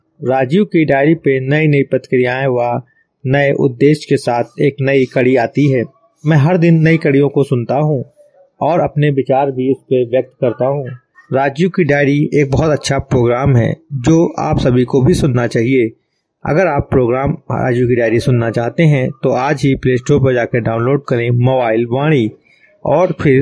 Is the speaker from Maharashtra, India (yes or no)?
no; Balamau, Uttar Pradesh, India; मैं जनपद हरदोई के क्षेत्र बालामऊ का निवासी हूँ।